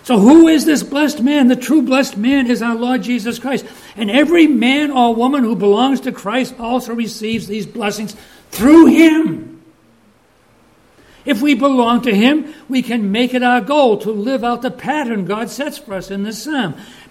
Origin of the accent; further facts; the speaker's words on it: Cape Cod, Massachusetts, United States; But, I mean, I grew up in the Cape. I know all about the tourists.